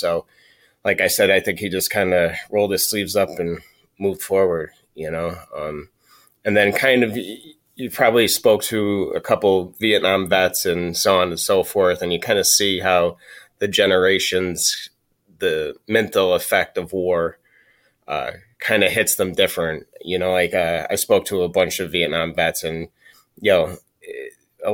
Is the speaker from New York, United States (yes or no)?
no; Scranton, Pennsylvania, United States; So I was born in Scranton, Pennsylvania. That's where I grew up. Still live pretty close to the area.